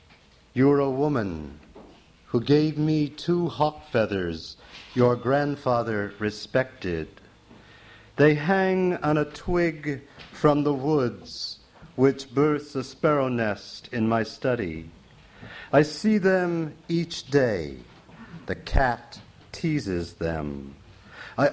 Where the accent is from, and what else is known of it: New York, United States; born or raised there; now in Brooklyn, United States